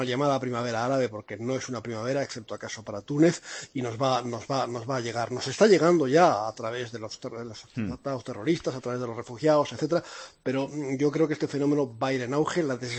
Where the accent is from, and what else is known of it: Spain